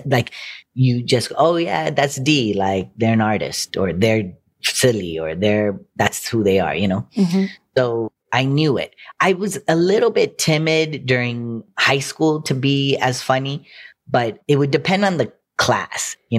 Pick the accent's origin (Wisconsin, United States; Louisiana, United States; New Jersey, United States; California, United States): California, United States; Lancaster; I think that growing up in Lancaster, it was like, you know, I didn't feel the effects of racism in the same way. Like, yes, there was racism. Yes, it was a hick town.